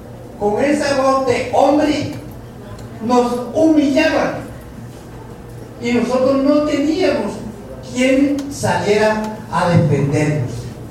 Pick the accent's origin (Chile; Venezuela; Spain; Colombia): Colombia; Valencia, Córdoba; moved away as an adult; now in Turbo, Colombia; Yo soy cordobés, pertenezco al municipio de Valencia.